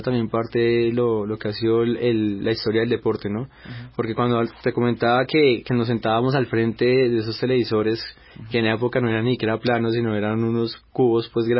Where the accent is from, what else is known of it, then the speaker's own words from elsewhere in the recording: Colombia; nosotros como colombianos